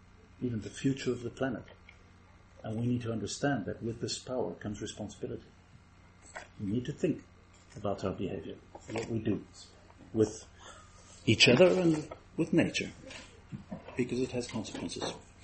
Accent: South Africa; now in Netherlands; I grew up in South Africa, on the mission field, in the wild.

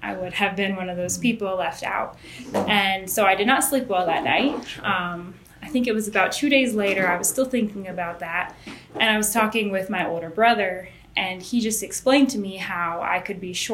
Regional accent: Côte d’Ivoire; So I was born in the Ivory Coast. Yeah. I'm the fifth of 12 children.

